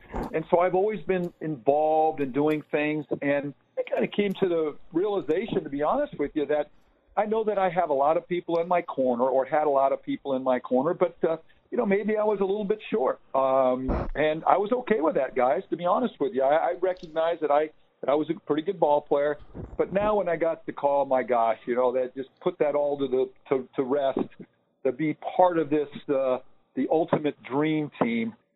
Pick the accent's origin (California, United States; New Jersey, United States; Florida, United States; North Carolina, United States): California, United States; San Diego; Obviously, I grew up out here in San Diego.